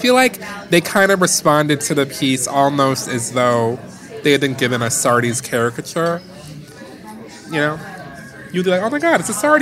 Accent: Detroit, Michigan, United States; But then beyond that, I grew up in Detroit in Motown.

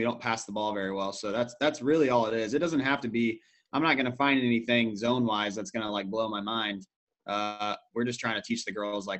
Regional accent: Peoria, Illinois, United States; Oh, wow. Okay. I'm from Peoria.

